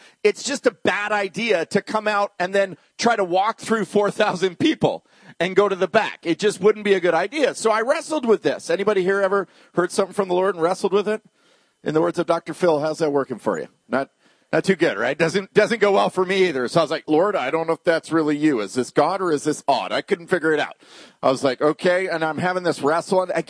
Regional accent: Victoria, British Columbia, Canada; I'm from Victoria. So I've supported Canucks my whole life, but mostly soccer because I'm English.

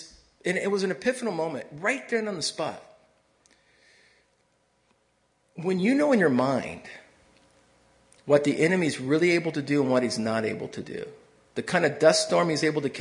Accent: United States; What are they going to do to me? I'm an American. I just knew it. I'm an American.

